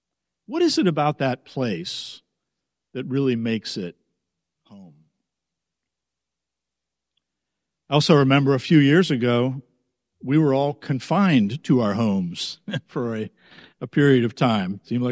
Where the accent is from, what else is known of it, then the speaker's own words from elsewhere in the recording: Mount Lebanon, Pennsylvania, United States; Last month, I made a trip to my hometown, Mount Lebanon, Pennsylvania, because we had a high school reunion.